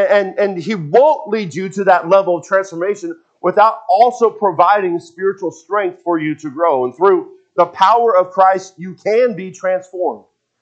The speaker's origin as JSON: {"language": "English", "region": "West Coast", "country": "United States", "tie": "born or raised there", "said": "I grew up on the West Coast"}